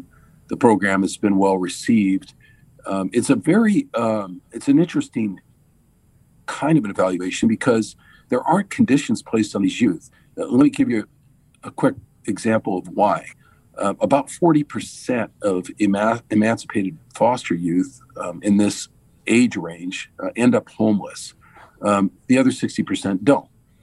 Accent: San Jose, California, United States; But I grew up in East San Jose.

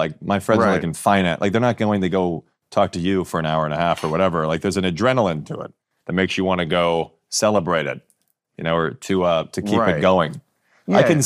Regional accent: Chicago, Illinois, United States; I'm from Chicago. I have a very close brother and sister.

